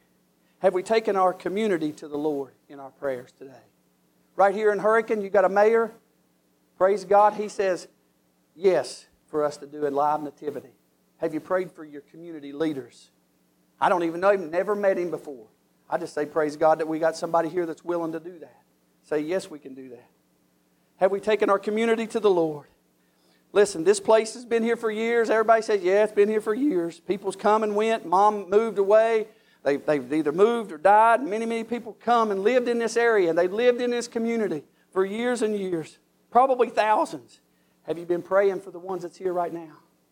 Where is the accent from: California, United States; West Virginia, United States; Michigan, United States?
West Virginia, United States; I'm from Boone County. I know all of you can tell how I talk